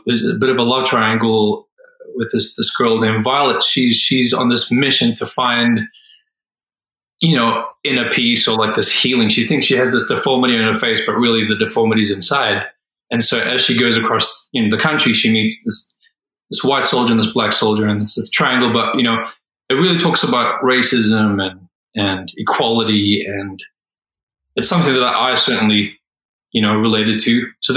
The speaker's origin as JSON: {"language": "English", "country": "South Africa", "said": "which again is very personal because I'm from South Africa."}